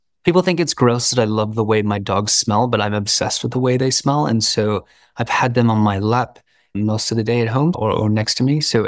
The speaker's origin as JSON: {"language": "English", "country": "Australia", "tie": "born or raised there", "said": "I grew up in Outback Australia. My mom and dad are honey farmers."}